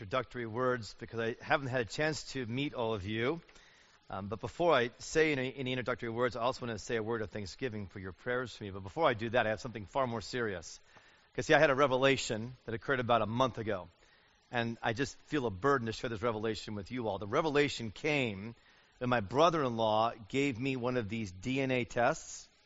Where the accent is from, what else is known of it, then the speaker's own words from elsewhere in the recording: United States; So I'm afraid I'm just an American.